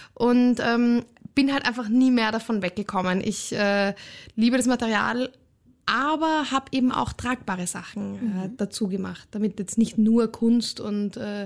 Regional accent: Vienna, Austria; accent: Viennese; now in Berlin, Germany; Also ich bin jetzt mittlerweile seit 6 Jahren da. Man hört es nur bloß noch nicht. Also der Wiener Akzent ist immer noch

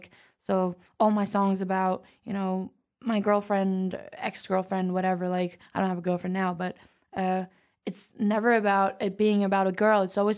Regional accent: Norway; I'm from Norway, which is like the safest country in the world, from like a middle class family.

